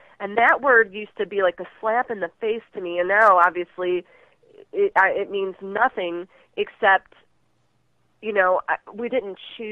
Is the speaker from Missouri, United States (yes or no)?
yes; St. Louis, Missouri, United States; We grew up in St. Louis